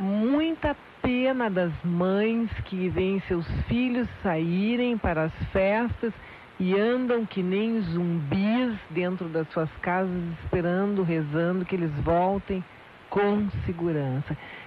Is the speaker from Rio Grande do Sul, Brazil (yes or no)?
yes; Rio Grande do Sul, Brazil; a todas as mães do nosso estado, né, que é a minha aldeia do Rio Grande do Sul